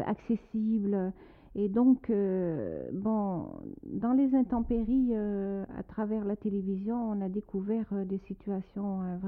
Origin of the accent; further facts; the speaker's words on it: Algeria; je voulais absolument l'éditer chez moi en Algérie.